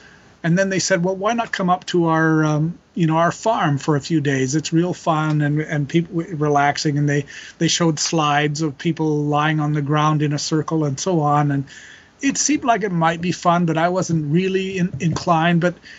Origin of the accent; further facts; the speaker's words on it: Calgary, Alberta, Canada; So I grew up in Calgary, Alberta, Canada.